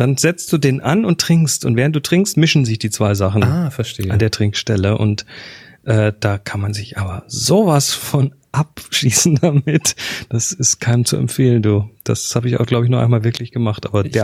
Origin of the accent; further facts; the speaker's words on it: Horb, Baden-Württemberg, Germany; Also ich kenne es zumindest aus Horb, da wo ich herkomme